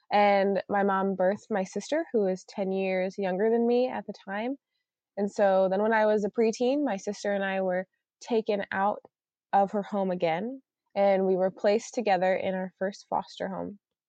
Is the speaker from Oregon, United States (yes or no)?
no; Ohio, United States; Yeah, so I grew up in and out of the foster care system. I grew up in Ohio